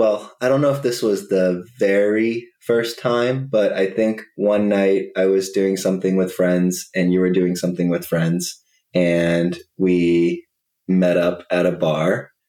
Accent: the South, United States; I'm from the South, and in the South, you get married and have kids a little sooner than people in the North.

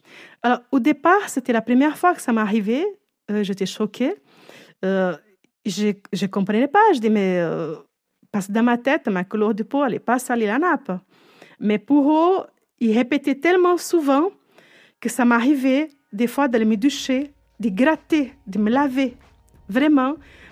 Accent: Brazil; first language Portuguese; French is a second language; je venais de Brésil, parce que même ma culture, d'où je viens, ça devait rester caché. Ma langue, qui est le portugais

